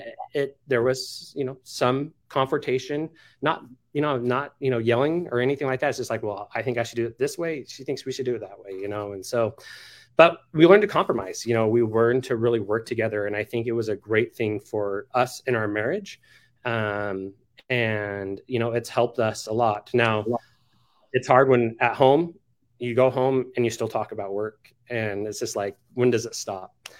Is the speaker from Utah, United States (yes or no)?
yes; Utah, United States; We are from Utah, live in Utah.